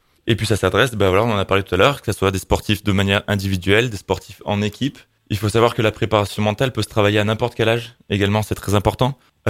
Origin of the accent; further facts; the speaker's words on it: Gap, Provence-Alpes-Côte d'Azur, France; born there; Je suis né ici à Gap, donc forcément, tous les sports comme le ski, le vélo, etc., je pratique chaque année.